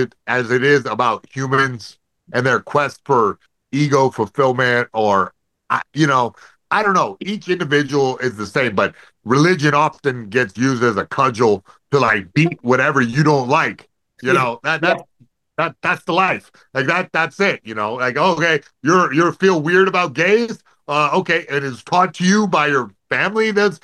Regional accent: Virginia, United States; I'm from Virginia. Different. I didn't go to Chuckle Hut and fucking tell a few jokes. I lived there with those rednecks.

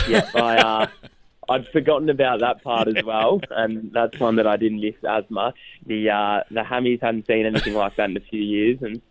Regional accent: Geelong, Victoria, Australia; 16th of February 2000, and in Geelong, born and raised in Geelong.

